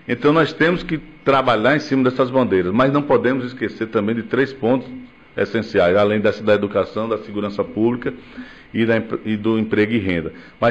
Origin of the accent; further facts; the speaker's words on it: Campo Formoso, Bahia, Brazil; o povo da minha terra natal, Campo Formoso.